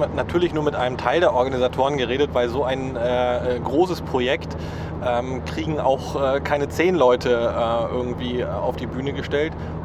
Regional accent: Mecklenburg-Vorpommern, Germany; für unsere Begriffe, also als Mecklenburger und Vorpommern

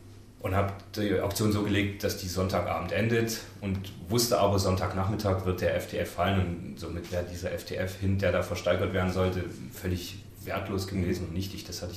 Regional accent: Wurzen, Saxony, Germany; Also ich komme nicht direkt aus Leipzig, ich komme ursprünglich aus Wurzen, das ist so bald ein Vorort vielleicht, also 20, 30 Kilometer.

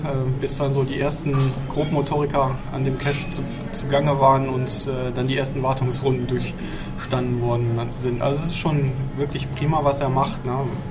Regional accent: Hamburg, Germany; ja, ich bin aus Hamburg

